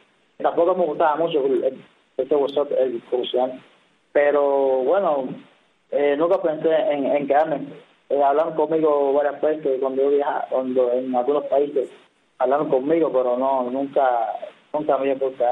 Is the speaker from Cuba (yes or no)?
yes; Cuba; ya yo vine de Cuba